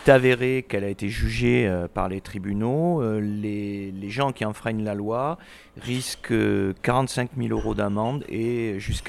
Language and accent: French; Bordeaux, Nouvelle-Aquitaine, France; born there; je suis né à Bordeaux, j'ai 59 ans, j'ai fait des études de sociologie à Bordeaux 2